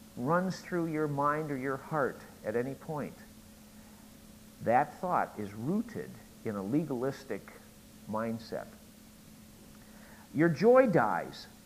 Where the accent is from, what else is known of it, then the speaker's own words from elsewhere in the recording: Midwest, United States; folks, I grew up in the Midwest.